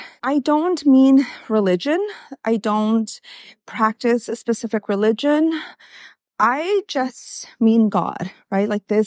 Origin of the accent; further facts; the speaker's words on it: Ixmiquilpan, Hidalgo, Mexico; I was born in Mexico in a little town called Ixmiquilpan Hidalgo. We were very, very, very poor.